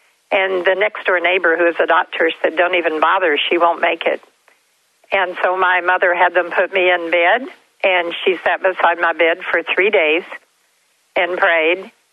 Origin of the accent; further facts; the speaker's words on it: Kentucky, United States; now in Florida, United States; we moved to Florida every year from Kentucky because I couldn't get through the winters in Kentucky.